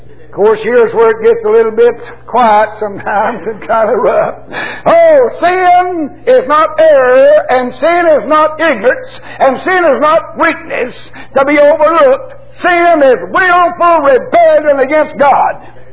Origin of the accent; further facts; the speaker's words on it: United States; born there; I was born in America.